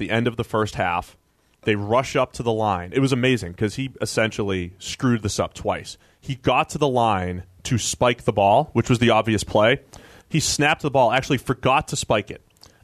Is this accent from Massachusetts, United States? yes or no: yes; Boston, Massachusetts, United States; But congrats to my hometown, Boston Red Sox.